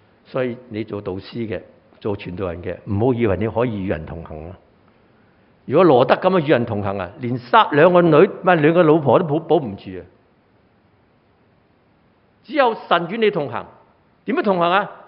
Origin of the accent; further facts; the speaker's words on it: China; 我中国人咧唔好睇上帝唔赐福俾我哋啊